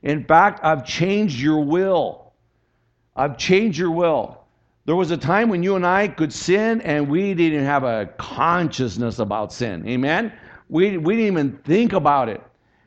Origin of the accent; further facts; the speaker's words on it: Texas, United States; I'm from Texas. I was born in Texas.